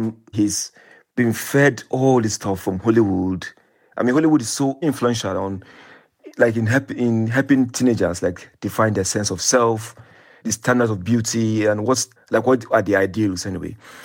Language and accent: English; Nigeria; when I was growing up in Nigeria, we get to a stage where we become like desensitized to this violence